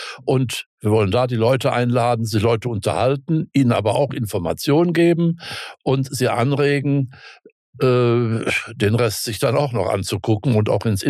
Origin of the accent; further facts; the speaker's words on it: North Rhine-Westphalia, Germany; born there; Also heute lieber Rheinland, obwohl ich, wenn ich in Westfalen stehe, in meinem Geburtsort und gucke auf meine alte Schule